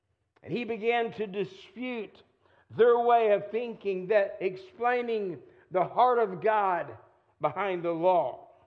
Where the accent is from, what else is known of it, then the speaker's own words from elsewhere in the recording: Texas, United States; moved away as an adult; now in Missouri, United States; Many of you know that I was raised in Texas and I moved from Missouri from Texas to Missouri to go to Southwest Baptist University in Baltimore.